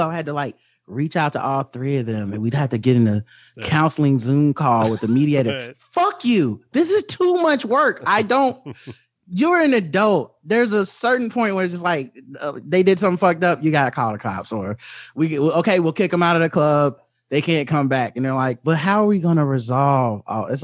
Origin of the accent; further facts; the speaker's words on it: the South, United States; It's also because I'm from the South and I'm Black